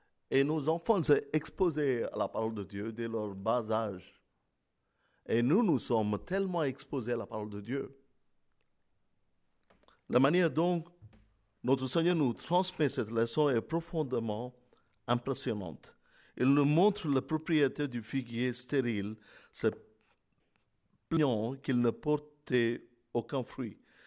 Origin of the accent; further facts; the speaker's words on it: France; Nous nous plaignons souvent du temps, que ce soit en été, en hiver ou en printemps, en tant que Français